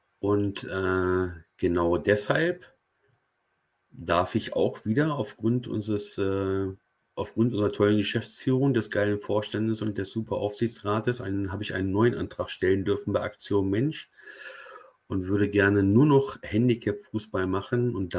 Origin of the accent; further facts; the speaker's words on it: Barsinghausen, Lower Saxony, Germany; born there; Ich bin gebürtiger Basinghäuser und wäre auch bereit gewesen, aus der Wedemark nach Basinghausen zu fahren